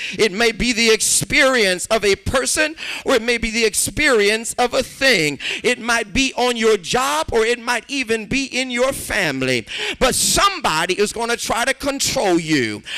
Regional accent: California, United States; If you are in my home state of California, where the majority is tipping towards my Spanish-speaking brothers and sisters

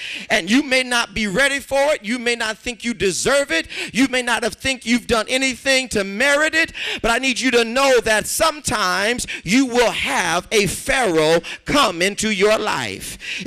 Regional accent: California, United States; If you are in my home state of California, where the majority is tipping towards my Spanish-speaking brothers and sisters

